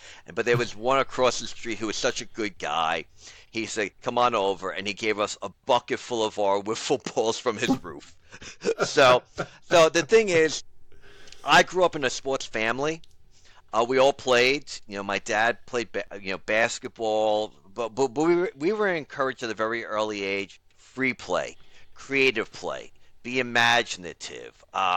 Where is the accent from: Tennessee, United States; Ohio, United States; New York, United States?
New York, United States; Bronx; because we grew up in the Throgs Neck section of the Bronx, was you either play wiffle ball